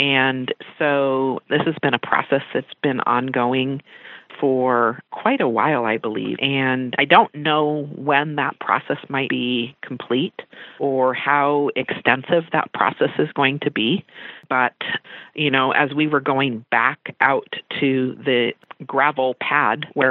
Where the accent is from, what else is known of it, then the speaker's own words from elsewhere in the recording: Anchorage, Alaska, United States; It doesn't matter that we come from Anchorage and, you know, have all of the modern conveniences and that we go to a small community. I think it just brings us together as Alaskans.